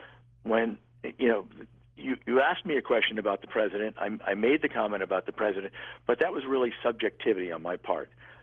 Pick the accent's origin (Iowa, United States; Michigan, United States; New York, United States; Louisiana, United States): New York, United States; Hey, I'm from Long Island, too.